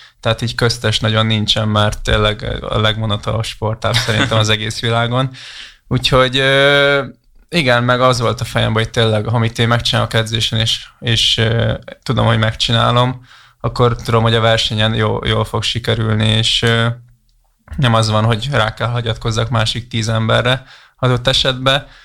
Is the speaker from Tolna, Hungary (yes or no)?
no; Siófok, Somogy, Hungary; én is siófoki vagyok